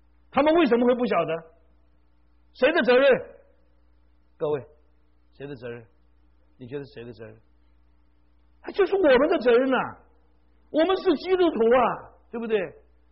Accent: China; 哇，我们中国人怎么说？杀父之仇啊，怎么样？不共戴天呐！

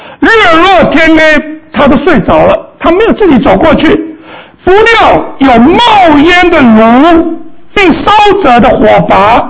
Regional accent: China; 我们中国人也有很多类似的哈

